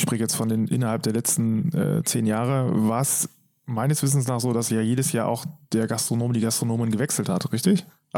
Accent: Dahlfeld, North Rhine-Westphalia, Germany; born there; Also für mich als Dorfjung, also ich komme ja nicht gebürtig aus Coesfeld, sondern aus dem wunderschönen Dahlfeld

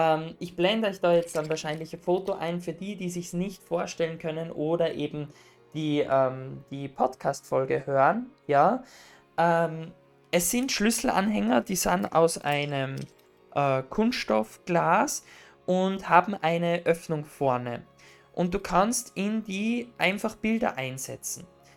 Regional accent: Austria; Und zwar zum Beispiel bei uns in Österreich gibt es die Wichtelbox, nennt sich das.

